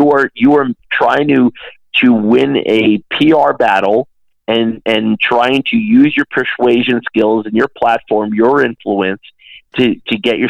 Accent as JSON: {"language": "English", "town": "Dallas", "region": "Texas", "country": "United States", "tie": "born or raised there", "said": "You know, I grew up in Dallas, right?"}